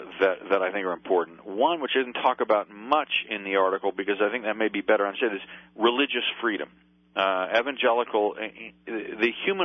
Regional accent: North Carolina, United States; I grew up in North and South Carolina

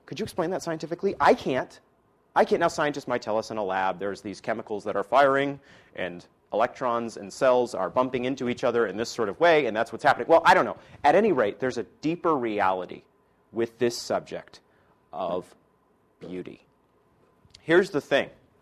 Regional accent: Maine, United States; I am from Maine originally. How many people know someone from Maine? Four people. Not including me. So not many, but I am from this place way up north, very cold, called Maine.

